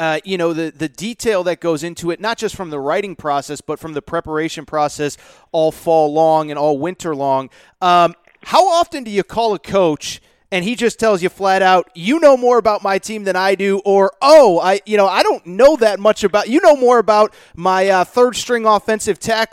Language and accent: English; Connecticut, United States; I grew up in Connecticut, and I don't want to date him or myself